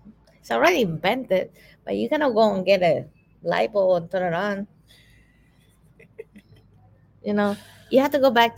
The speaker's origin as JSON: {"language": "English", "country": "Cuba", "tie": "born or raised there", "said": "Well, I remember, you know, I grew up in Cuba."}